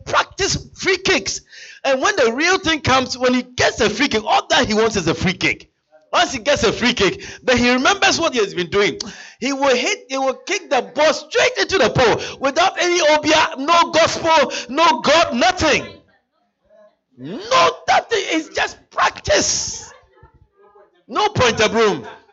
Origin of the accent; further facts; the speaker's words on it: Ghana; growing up in West Africa, Ghana and all this, you hear all kinds of stories.